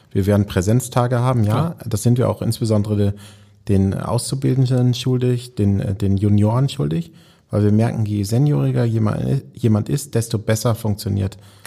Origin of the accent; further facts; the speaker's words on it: Haldern, North Rhine-Westphalia, Germany; now in Hamburg, Germany; Also das ist einfach meine Heimat. Ich bin zu Hause jetzt in Hamburg aber Haldern am See ist meine Heimat und das Ruhrgebiet und oder Ecke der Grenze zum Münsterland.